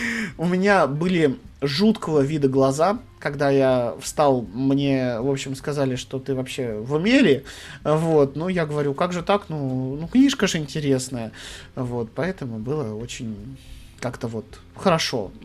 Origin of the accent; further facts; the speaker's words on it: Moscow, Russia; А я же из Москвы